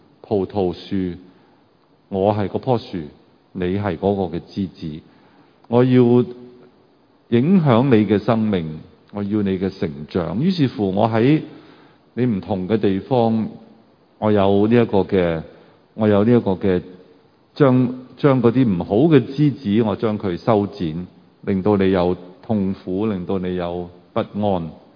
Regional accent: Hong Kong; 我就嚟要离开呢一个我土生土长嘅地方。啊，其实我绝对唔系为咗要移民而离开香港，因为我冇咁样嘅打算。

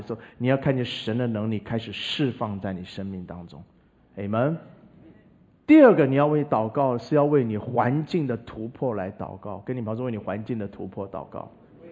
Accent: China; 你知道我们中国人呢、啊，凡事不过三嘛、啊、对不对

